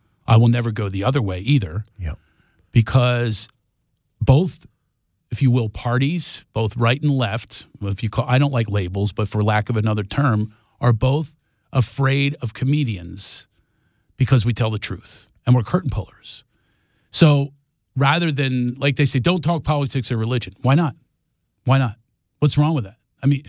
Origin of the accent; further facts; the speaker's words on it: Philadelphia, Pennsylvania, United States; I'm from Philadelphia. We do not suffer fools in Philadelphia.